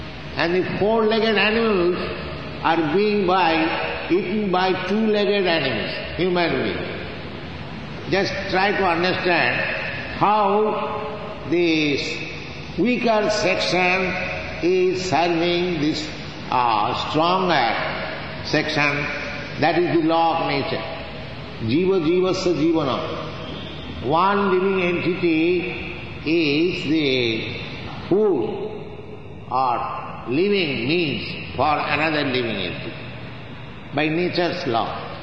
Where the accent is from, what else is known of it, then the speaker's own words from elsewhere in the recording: India; I'm coming from India and other parts, there is drought, there is no rainfall